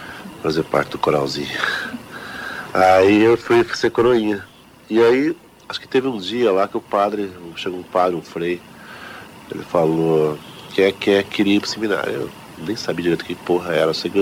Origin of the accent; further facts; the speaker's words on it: Londrina, Paraná, Brazil; Eu passei toda a minha infância no Jardim do Sol, em Londrina. E é um bairro de periferia, muito marcado por uma certa violência e tal, porque perto de favela.